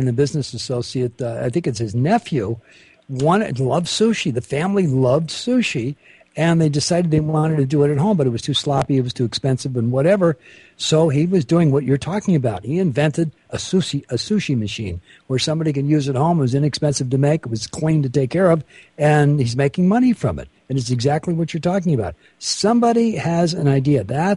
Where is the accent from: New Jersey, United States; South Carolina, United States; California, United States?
California, United States; Bell; I was brought up and raised in Southern California. As a matter of fact